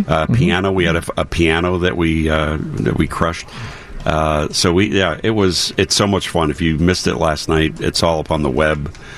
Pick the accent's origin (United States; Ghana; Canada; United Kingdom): Canada; I'm French Canadian.